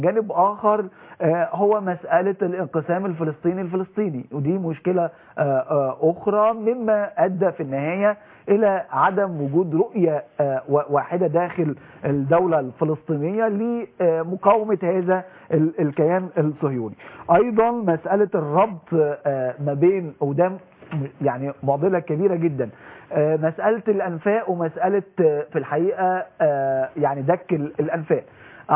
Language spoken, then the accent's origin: Arabic; Egypt